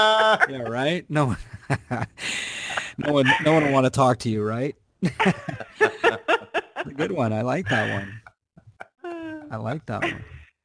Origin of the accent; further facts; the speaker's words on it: Canada; I'm Canadian, so I had an opportunity to check out